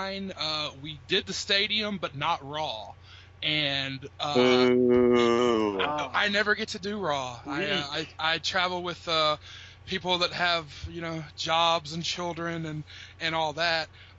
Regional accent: North Carolina, United States; because like I've talked about before, I grew up in North Carolina

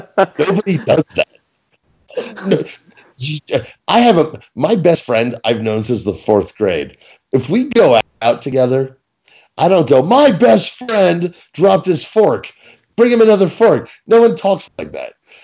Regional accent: Northeast, United States; I'm from the East Coast. The Northeast. I know how awful we are.

